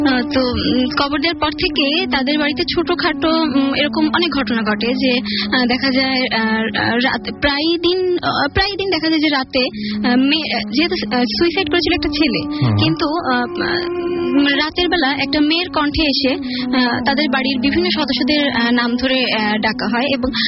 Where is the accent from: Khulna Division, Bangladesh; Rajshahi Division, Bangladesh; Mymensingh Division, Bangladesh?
Khulna Division, Bangladesh; Khulna; আসসালামু আলাইকুম … আমি খুলনা থেকে এসে খুলনার টুটপাড়া নামক জায়গা থেকে।